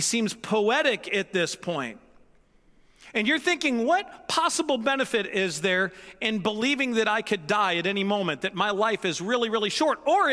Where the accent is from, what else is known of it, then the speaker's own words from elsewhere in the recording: St. Louis, Missouri, United States; My brother and I, we were raised in St. Louis, very, very cold winters.